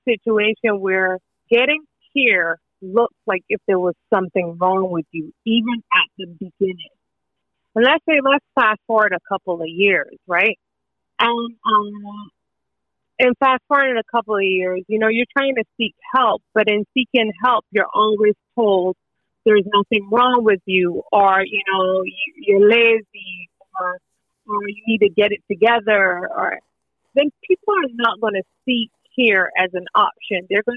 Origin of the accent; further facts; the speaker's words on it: Barbados; I'm from Barbados, born and raised in Barbados